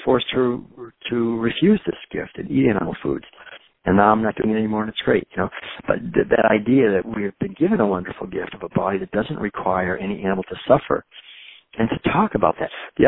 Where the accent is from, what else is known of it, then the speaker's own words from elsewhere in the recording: Concord, Massachusetts, United States; Where I grew up in Concord, Massachusetts, April 19th is Patriots Day.